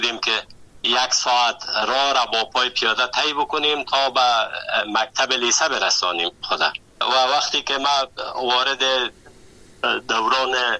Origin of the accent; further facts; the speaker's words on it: Kapisa, Afghanistan; زادگاه من ولایت کاپیسا است. در سال 1343 در یکی از قریه های مربوط به مرکز کاپیسا به دنیا آمدیم.